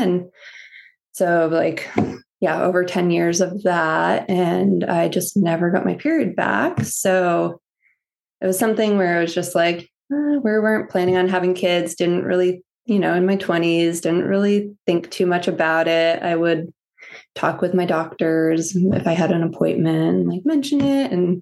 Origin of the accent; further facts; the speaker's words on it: Massachusetts, United States; now in Trenton, United States; we live in Trenton, Maine, kind of near MDI, Ellsworth area. I'm from Massachusetts, been here for about 10 years this year